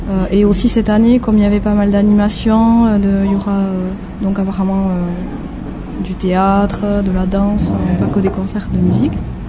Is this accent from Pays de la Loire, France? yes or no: no; Irouléguy, Nouvelle-Aquitaine, France; je suis originaire d'Irulegui et j'habite à Biarritz.